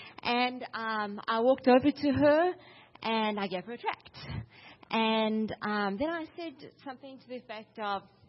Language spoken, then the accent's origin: English; South Africa; I'm from South Africa, so connected.